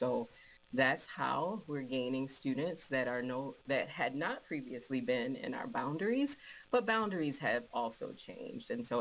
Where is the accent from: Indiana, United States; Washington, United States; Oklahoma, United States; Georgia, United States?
Georgia, United States; Savannah; I worked as an educator in Racine, in Atlanta, and in my hometown of Savannah, Georgia.